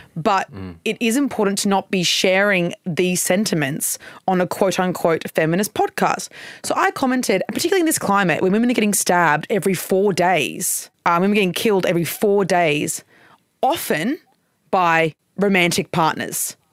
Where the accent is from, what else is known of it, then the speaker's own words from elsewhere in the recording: Queensland, Australia; accent: Queensland; my accent's strong. My Queensland accent is also strong.